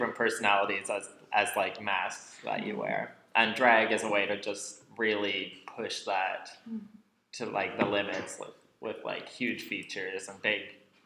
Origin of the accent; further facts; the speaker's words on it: Newfoundland and Labrador, Canada; not just as a Newfoundlander